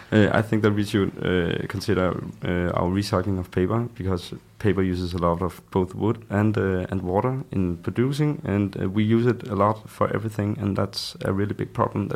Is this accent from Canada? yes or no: no; Denmark; I'm from Denmark.